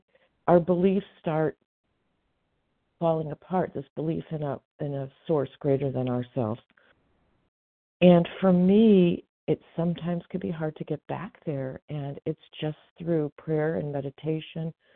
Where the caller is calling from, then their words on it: California, United States; I'm calling in from the Sierra Nevada foothills in Northern California.